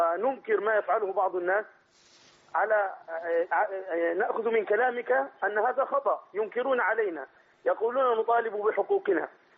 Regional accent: Egypt; بلدنا مصر

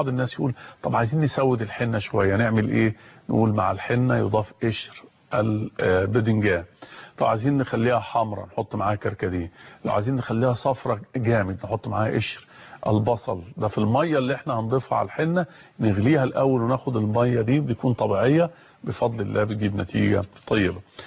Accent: Egypt; في حاجة عندنا في مصر يمكن دي موجودة في محافظة أسوان اسمه بلح السكر

